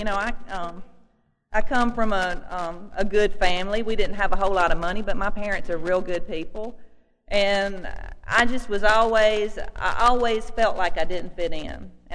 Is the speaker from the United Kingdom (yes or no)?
no; Mississippi, United States; also born or lived in Huntsville; When I was, I guess, about 8 years old, we moved to Mississippi from Huntsville, and I started riding a county school bus, and I went from a very urban sort of environment to the middle of nowhere